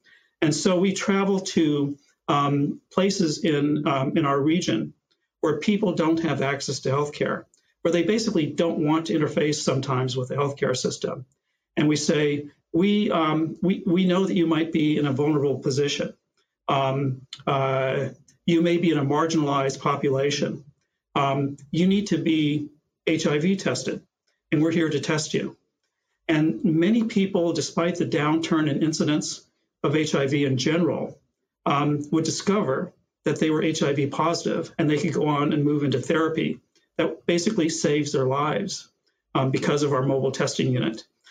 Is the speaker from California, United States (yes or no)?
yes; Los Angeles, California, United States; I grew up right around the corner. I'm from 120th and Central. I'm from Watts. I'm from Compton. I'm from Willowbrook. I'm from the Athens area of Los Angeles.